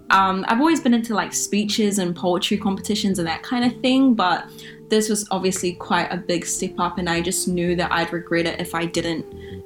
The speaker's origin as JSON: {"language": "English", "region": "Hawke's Bay", "country": "New Zealand", "said": "I come from Hawke's Bay, so, you know, I feel like as Aucklanders, you're already a little bit closer to that history, but to come from out of town"}